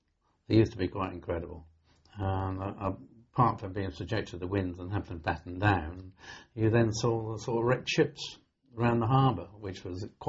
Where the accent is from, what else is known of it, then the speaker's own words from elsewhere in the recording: Catterick, Yorkshire and the Humber, United Kingdom; born there; I was born in Kettrick, Yorkshire.